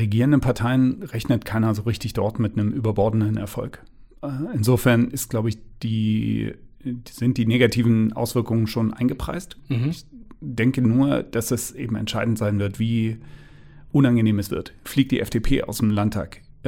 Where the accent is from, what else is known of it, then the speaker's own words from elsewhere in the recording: Thuringia, Germany; ich selbst bin aus Thüringen.